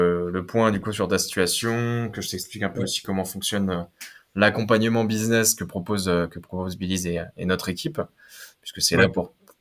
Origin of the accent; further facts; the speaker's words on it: Île-de-France, France; moi, je viens d'un petit village aussi à côté de Paris, je pense qu'on